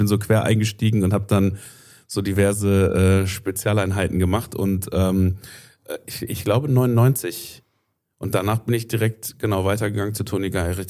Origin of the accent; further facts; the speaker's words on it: Dinslaken, North Rhine-Westphalia, Germany; also born or lived in Mülheim an der Ruhr; dann bin ich aufgewachsen in Dienstlaken, also das so am nördlichen Rand vom Ruhrgebiet, so zwischen so neben Duisburg und Oberhausen grenzen so an, kennt man vielleicht. Und das ist so der nördliche Rand, letzte Zechenstadt, die es da gab am nördlichen Rand.